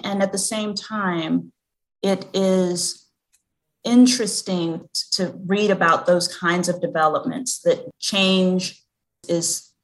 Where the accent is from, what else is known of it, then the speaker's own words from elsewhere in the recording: Austin, Texas, United States; it's why when anyone asks … where are you from? And I say, Austin, Texas.